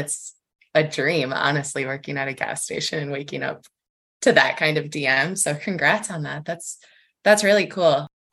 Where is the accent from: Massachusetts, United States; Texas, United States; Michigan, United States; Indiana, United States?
Michigan, United States; I am also from Michigan originally, so I feel like by default, I'm a Tigers fan.